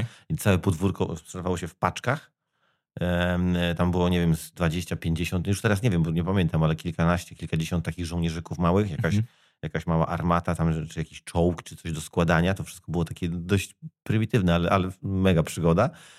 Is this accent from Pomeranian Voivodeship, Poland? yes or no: yes; Gdańsk, Pomeranian Voivodeship, Poland; ja się wychowywałem na Ogarnej, to jest ulica obok Długiego Targu, Długiej w Gdańsku